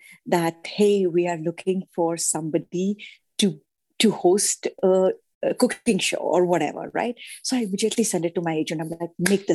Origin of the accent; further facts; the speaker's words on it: Ranchi, Jharkhand, India; also born or lived in Punjab; So I grew up in this really this small town in India called Ranchi, which is in eastern India, very close to Calcutta. And I was born in Punjab, but my parents were working over there. So I spent like till my 12th grade